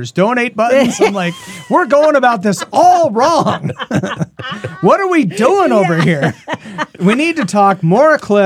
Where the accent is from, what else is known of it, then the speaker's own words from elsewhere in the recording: Canby, Oregon, United States; I was a teenager, and I grew up in Oregon, and there was going to be a total eclipse at my house in Canby, Oregon. 30 miles north of Salem.